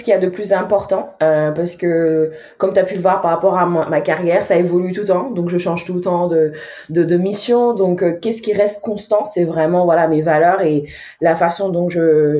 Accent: Nigeria; French is a second language; now in France; c'est le fait que je viens du Nigeria, je parlais pas français quand je suis arrivée en France, mais je me suis créée une voix ici.

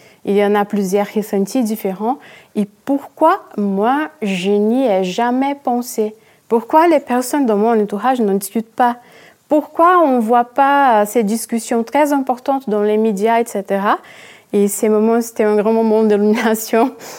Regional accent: Brazil; French is a second language; Donc je suis brésilienne, je suis née une femme à la campagne, très éloignée, dans un petit village

